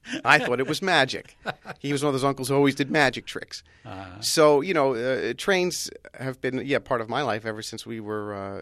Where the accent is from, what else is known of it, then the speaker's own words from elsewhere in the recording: New York City, New York, United States; I remember being a small and growing up in New York City.